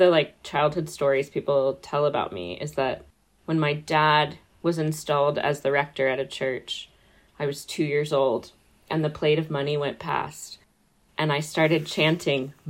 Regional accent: Texas, United States; Yeah, so I'm originally from Texas, and I like to tell people I ended up in Oxford by delusion.

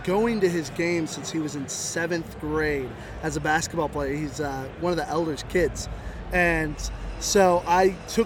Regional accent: Kimberling City, Missouri, United States; I am from Kimberling City, Missouri. It's right there on beautiful Table Rock Lake.

